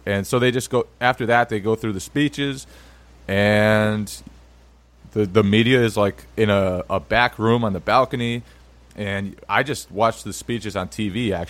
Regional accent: Massachusetts, United States; I grew up right near Springfield.

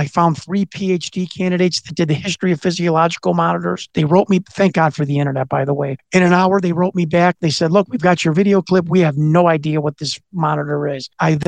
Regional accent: Chicago, Illinois, United States; I lived in Chicago. I grew up on Chicago 70s TV, which, you know, made us, me and my friends, all crazy.

